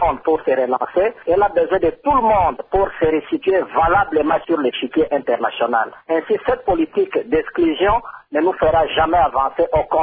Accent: DR Congo; now in Vienna, Austria

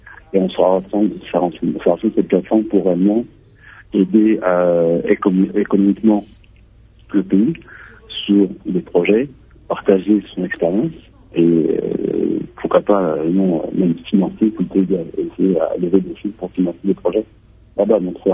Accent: France; accent: French; né en France, dans les Congolais, j'ai grandi avec les deux cultures. Donc, je parle le lingala, même si j'ai un accent français, je parle le lingala, je comprends très bien.

